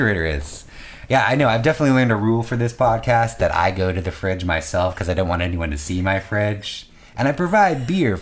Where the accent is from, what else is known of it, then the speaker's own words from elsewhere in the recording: Iowa, United States; Because when I grew up in Iowa, so I was super repressed.